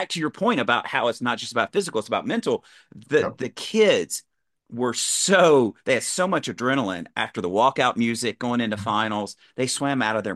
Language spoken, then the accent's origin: English; Kentucky, United States; no, I grew up in Kentucky. So I grew up in rural Kentucky.